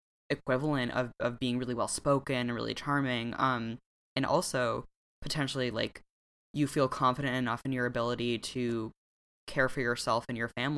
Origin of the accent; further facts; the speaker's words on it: Michigan, United States; This shows I'm from Michigan, where they're like, it's a big thing.